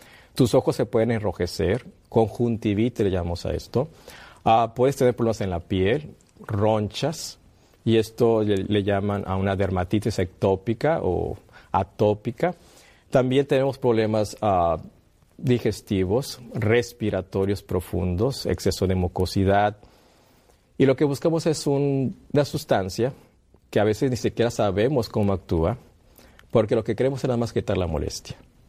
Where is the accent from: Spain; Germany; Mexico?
Mexico; northern Mexico; Yo vengo de México, el norte del país.